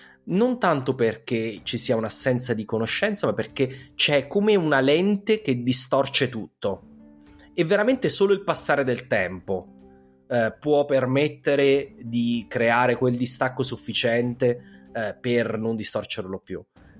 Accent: Abruzzo, Italy; Io comunque sono anche sono nel nord del sud o il sud del nord, insomma, però più il nord del sud, in quanto abruzzese.

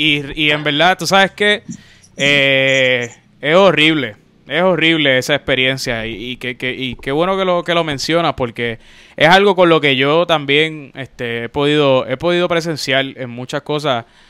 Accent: Puerto Rico; nos afecta a nosotros como puertorriqueños

